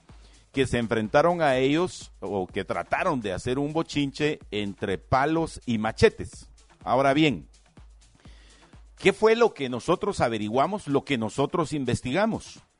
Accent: Guatemala; todos somos guatemaltecos.

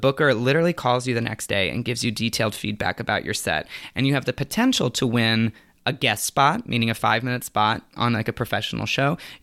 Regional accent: Tampa, Florida, United States; And I grew up in Tampa, Florida, and he started getting involved with a community theater in Tampa.

